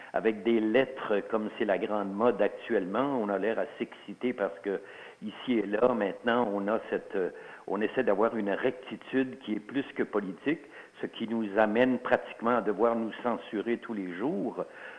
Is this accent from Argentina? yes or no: no; Grand Est, France; born there; first language Alsatian; French is a second language; ma langue, qui n'était pas à l'origine ma langue maternelle. Ma langue maternelle étant l'alsacien, l'allemand, puisque je suis né en période d'occupation en Alsace.